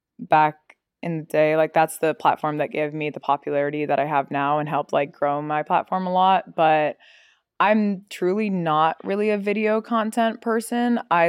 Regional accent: Washington, United States; born there; the rest of my family all was born in Southern California and I was born in Washington.

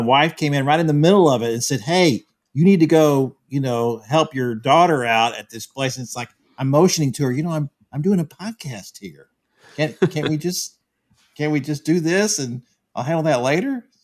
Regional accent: Houston, Texas, United States; I grew up reading Mickey in Houston, the old Houston Post, a tremendous storyteller.

